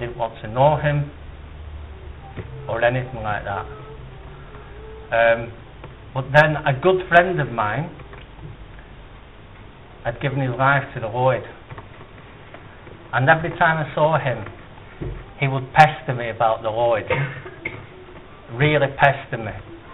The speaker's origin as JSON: {"language": "English", "region": "Scotland", "country": "United Kingdom", "tie": "born there", "said": "I was born in Scotland."}